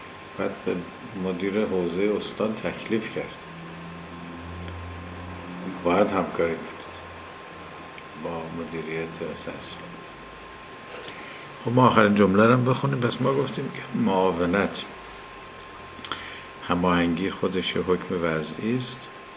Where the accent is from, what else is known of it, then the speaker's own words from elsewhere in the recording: Kerman, Iran; بعد گفتم کرمان، ما کرمانی هستیم